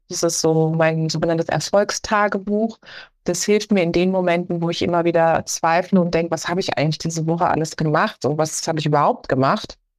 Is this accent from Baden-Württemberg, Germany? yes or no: yes; Karlsruhe, Baden-Württemberg, Germany; ich bin eben in Karlsruhe groß geworden, was auch eine wunderschöne Stadt ist, um groß zu werden, weil es klein und überschaubar ist.